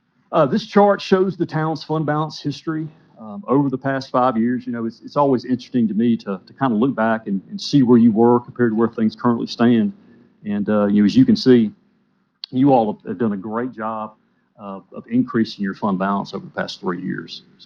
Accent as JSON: {"language": "English", "town": "Savannah", "region": "Georgia", "country": "United States", "said": "Savannah."}